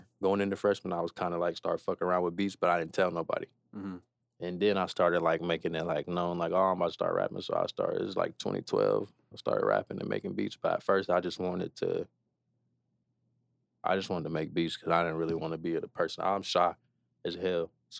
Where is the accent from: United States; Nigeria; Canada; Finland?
United States; Detroit, Michigan; you won't be able to tell I'm from Detroit at all because I don't sound like them niggas.